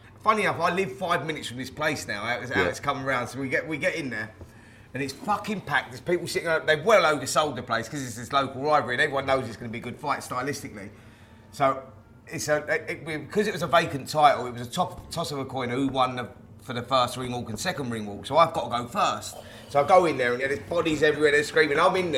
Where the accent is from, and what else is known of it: Barnet, London, United Kingdom